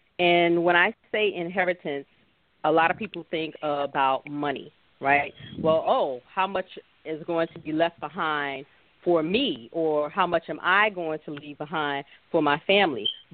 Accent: New York, United States; I'm originally from Brooklyn, New York.

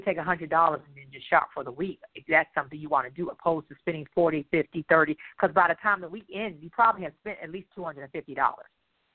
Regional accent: Maryland, United States; now in Charlotte, United States; I'm located in Charlotte, North Carolina, but I'm from Maryland.

